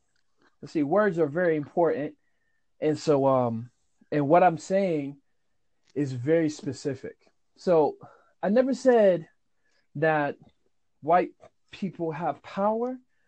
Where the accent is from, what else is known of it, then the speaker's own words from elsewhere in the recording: New York City, New York, United States; accent: East Coast; Yeah, I'm from the Bronx.